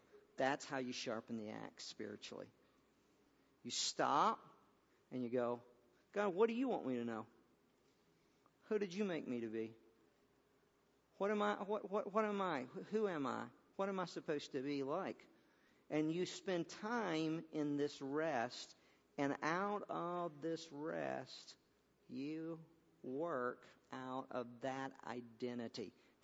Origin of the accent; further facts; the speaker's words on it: Chicago, Illinois, United States; Well, we're from Chicago.